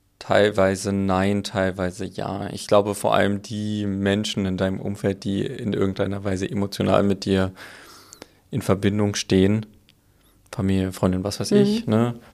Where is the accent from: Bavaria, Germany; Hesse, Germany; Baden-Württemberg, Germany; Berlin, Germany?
Berlin, Germany; Vor allem in Berlin, also wo ich aufgewachsen bin und wo ich studiert habe.